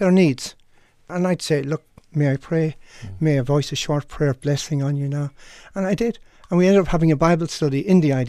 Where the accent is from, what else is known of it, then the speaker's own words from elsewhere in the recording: Kells, Leinster, Ireland; When I was growing up in Kells, County Meath, I had buck teeth